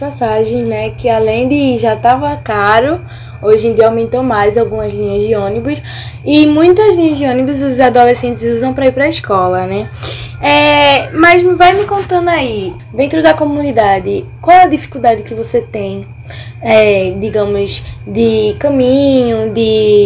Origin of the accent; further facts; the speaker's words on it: Recife, Pernambuco, Brazil; sou recifense, faço parte do Grupo Curumim